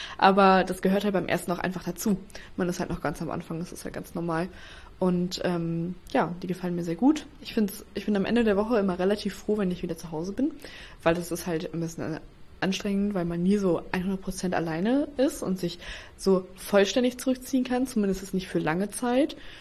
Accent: Aurich, Lower Saxony, Germany; born there; Also ich bin in Aurich geboren und ich kenne mich in der Innenstadt zum Beispiel relativ gut aus.

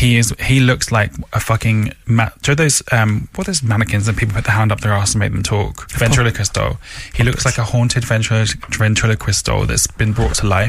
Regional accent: Munster, Ireland; I'm going to Cork, which is where my family come from.

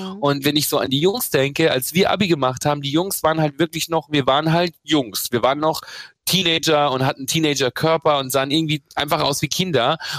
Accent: Bad Reichenhall, Bavaria, Germany; wenn ich in Bad Reichenhall wohnen geblieben wäre

